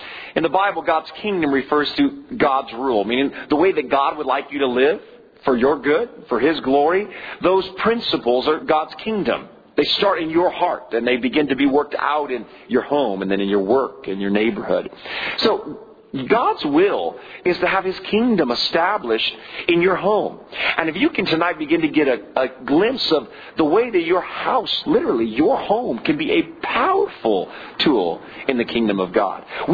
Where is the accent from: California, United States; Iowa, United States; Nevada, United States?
California, United States; You know, I'm a Californian, and we're so not used to that.